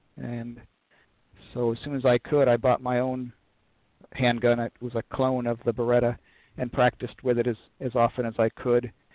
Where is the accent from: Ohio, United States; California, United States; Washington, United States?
Washington, United States; Port Orchard; I grew up in Port Orchard, Washington, Washington State, and my family had a long military history.